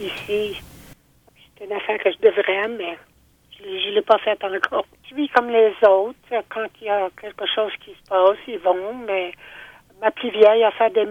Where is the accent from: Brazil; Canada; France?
Canada; Manitoba; moved away as an adult; also born or lived in Calgary / Edmonton; Ben, j'ai vécu un peu à Calgary, à Edmonton, différents endroits un peu, mais maintenant, quand je suis venue de Manitoba, j'avais 19 ans.